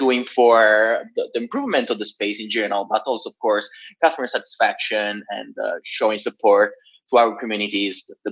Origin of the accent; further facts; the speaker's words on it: Genoa, Liguria, Italy; moved away as an adult; now in London, United Kingdom; start working for a military project of telecommunications in my hometown in Genoa, in Italy.